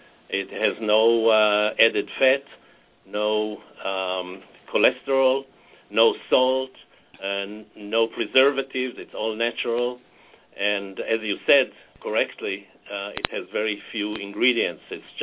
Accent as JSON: {"language": "English", "town": "Haifa", "region": "Haifa District", "country": "Israel", "tie": "born or raised there", "lives_now": "Toledo, United States", "said": "She had the recipe, and she created that cookie that was famous all over Haifa, my hometown in Israel."}